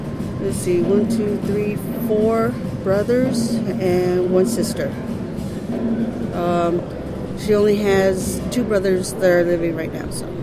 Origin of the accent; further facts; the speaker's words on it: Belen, New Mexico, United States; born there; I was born in Belen, and it was a small little hospital.